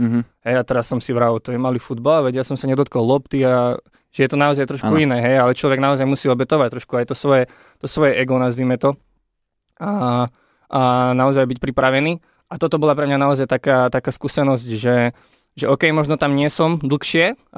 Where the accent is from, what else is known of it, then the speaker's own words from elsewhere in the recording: Žilina Region, Slovakia; now in Bratislava, Slovakia; čiže my sme chlapci z Oravy, ktorí sú v Bratislave